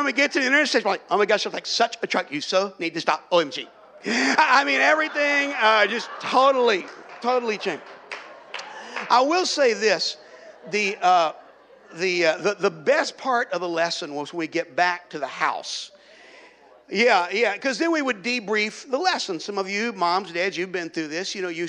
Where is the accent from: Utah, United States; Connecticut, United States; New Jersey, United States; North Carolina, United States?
North Carolina, United States; now in California, United States; I don't know kind of what it's like here in California. We're from North Carolina originally, and in North Carolina, in driving education classes